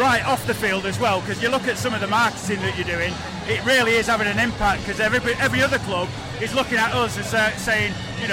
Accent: Glastonbury, South West England, United Kingdom; We're actually from Glastonbury, home Somerset, home of cider, yes.

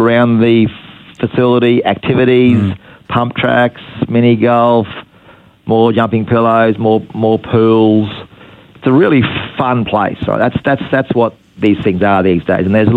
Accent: Innisfail, Queensland, Australia; I was from Innisfail, and we used to love coming to Cairns

